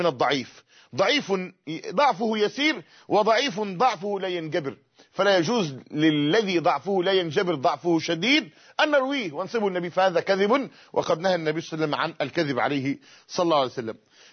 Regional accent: Tanta, Gharbia, Egypt; في مولد من الموالد عندنا في طنطا

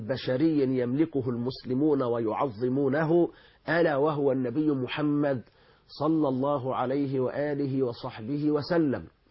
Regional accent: Egypt; نحن في بلادنا مصر

